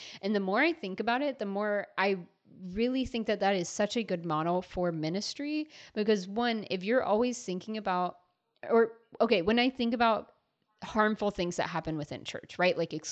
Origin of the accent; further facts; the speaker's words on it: Atlanta, Georgia, United States; I'm from Atlanta. I've been deeply disappointed with how Atlanta has handled most of the pandemic.